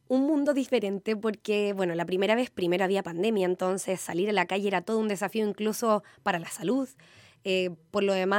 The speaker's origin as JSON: {"language": "Spanish", "town": "Viña del Mar", "region": "Valparaíso", "country": "Chile", "said": "yo soy de Viña del Mar, viví, por ejemplo, acá en Isla Picton, viví en Recreo, viví en el centro de la ciudad de Viña del Mar, estuve en una escuela pública"}